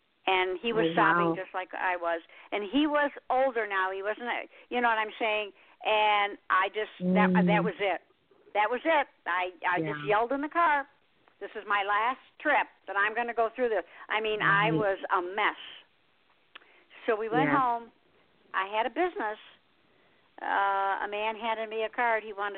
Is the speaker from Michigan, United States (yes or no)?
yes; Michigan, United States; I'm from Michigan, I know.